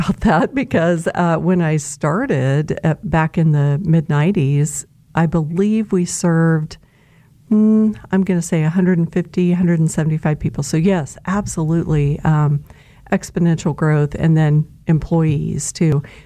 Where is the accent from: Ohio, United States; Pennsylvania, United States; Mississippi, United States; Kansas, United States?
Kansas, United States; Emporia Gazette and Phillips County Review. That was my hometown.